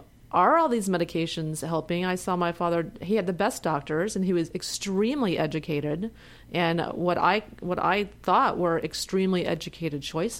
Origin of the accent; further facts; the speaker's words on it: Houston, Texas, United States; You know, it's great. The people are great. The people are so warm-hearted.